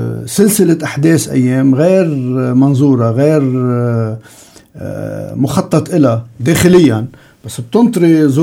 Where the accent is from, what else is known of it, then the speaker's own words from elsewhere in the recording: Lebanon; كلبنانيين